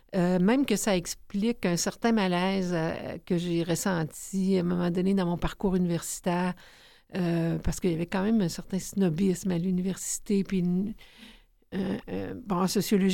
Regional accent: Charny, Quebec, Canada; je suis née dans un petit village qui s'appelle Charny.

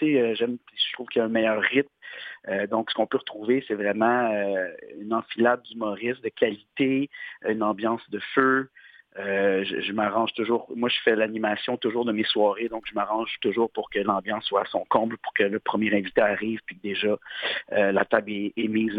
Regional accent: Saint-Jérôme, Quebec, Canada; je suis un gars qui a grandi en région. J'ai grandi à Saint-Jérôme, dans les Laurentides. Ensuite, j'ai déménagé à Sainte-Thérèse, Laval. Et ensuite, j'ai traversé l'île. Là, je suis rendu à Richelieu, sur la rive sud. J'ai jamais habité sur l'île en soi.

